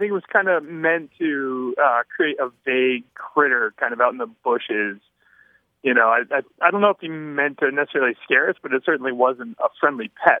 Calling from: Vermont, United States; I'm calling from Southern Vermont.

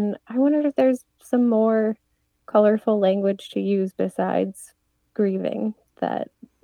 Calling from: Milwaukee, Wisconsin, United States; I'm calling from Milwaukee, Wisconsin.

